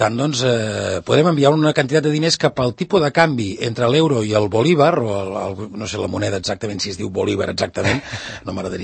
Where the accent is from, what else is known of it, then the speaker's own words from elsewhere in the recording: Sant Cugat del Vallès, Catalonia, Spain; Sant Cugat, per què el meu poble